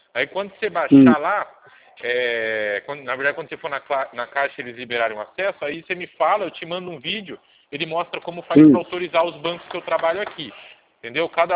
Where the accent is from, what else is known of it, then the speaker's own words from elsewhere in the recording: São Paulo, Brazil; É 011, eu sou de São Paulo.